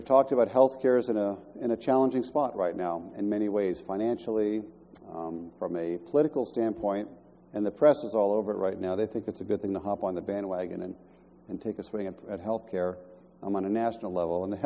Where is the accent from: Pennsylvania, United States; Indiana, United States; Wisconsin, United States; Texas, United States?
Pennsylvania, United States; Pittsburgh; And I grew up in Pittsburgh, and we're a very proud city.